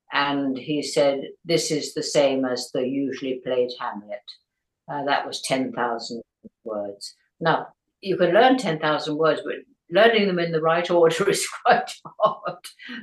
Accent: East of England, United Kingdom; born there; I was born in Hertfordshire. I was born in cosy, middle class, red velvet curtains.

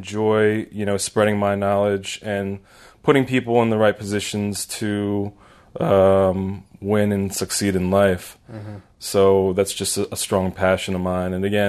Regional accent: Pennsylvania, United States; So I'm from the Philadelphia area.

